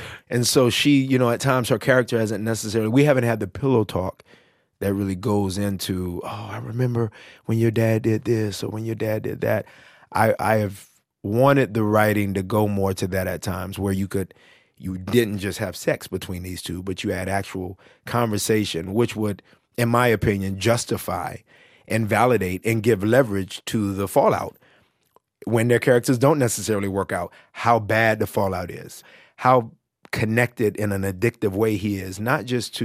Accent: Decatur, Georgia, United States; I'm from Decatur. I'm from that. Wesley Chapel and Snapfinger

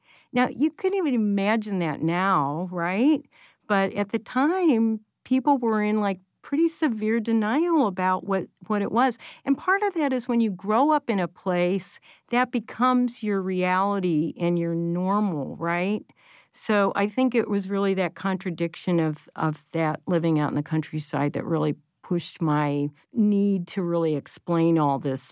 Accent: Pittsburgh, Pennsylvania, United States; I grew up in Pittsburgh, which is another city that had a long history during the steel industry of polluted air.

